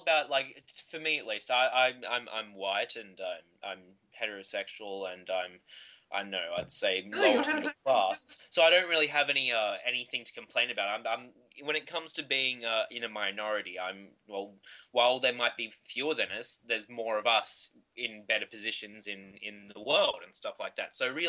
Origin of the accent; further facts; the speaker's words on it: Australia; We're all making fun of the fact that we're Australian and we're being caricatures of that sense.